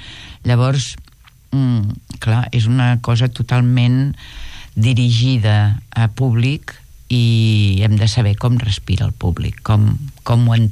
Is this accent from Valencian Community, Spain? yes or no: no; Artés, Catalonia, Spain; Jo vaig arribar d'Artés, al meu poble del Bages